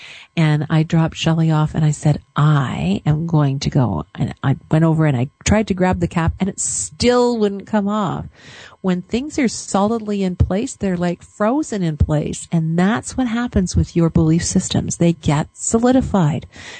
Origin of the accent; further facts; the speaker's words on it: Canada; I'm from Canada and I live in Calgary, Alberta.